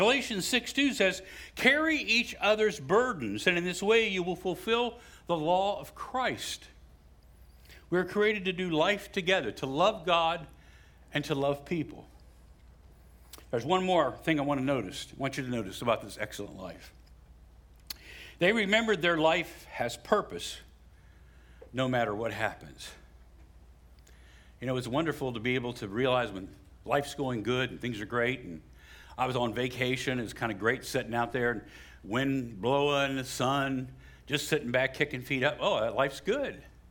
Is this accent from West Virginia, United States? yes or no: yes; West Virginia, United States; I'm from West Virginia, but I could do this math.